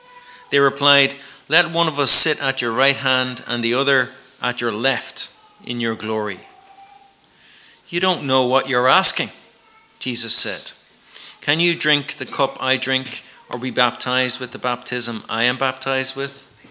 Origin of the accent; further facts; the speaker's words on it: Ratoath, Leinster, Ireland; I grew up in Ratoath in County Meath.